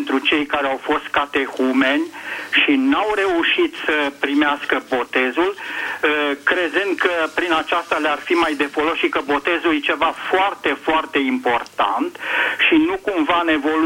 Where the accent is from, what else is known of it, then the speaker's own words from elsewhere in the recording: Cluj-Napoca, Cluj County, Romania; de la Cluj, mă auziți?